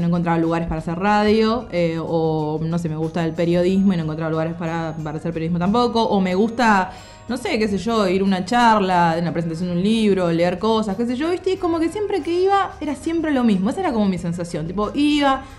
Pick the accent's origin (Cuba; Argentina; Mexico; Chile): Argentina; Tucumán; accent: Tucumán; Para mí tengo tonada tucumana. Pero la gente me dice, che, ¿qué pasa que no tenés tonada tucumana?